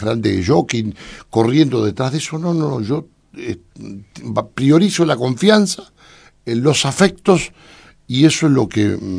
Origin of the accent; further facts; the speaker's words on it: Paysandú, Uruguay; born there; es gente que nacimos juntos en Paysandú.